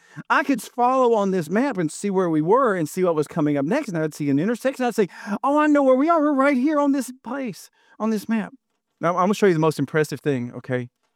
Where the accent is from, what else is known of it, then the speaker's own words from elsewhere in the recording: Huntsville, Alabama, United States; So we got an Alabama map, and I'm from Huntsville right up here. There's Huntsville. That's my hometown.